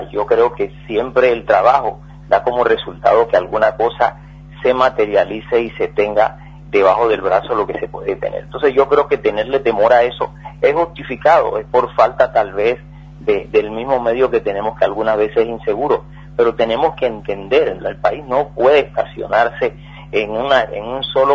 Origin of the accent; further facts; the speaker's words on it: Paraguay; yo me considero un paraguayo